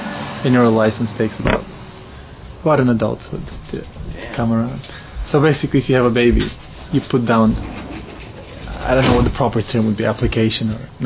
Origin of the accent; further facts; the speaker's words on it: Plovdiv, Plovdiv Province, Bulgaria; English is a second language; I'm from Plovdiv, which is the second biggest town, which is, you know, kind of a major area for the country.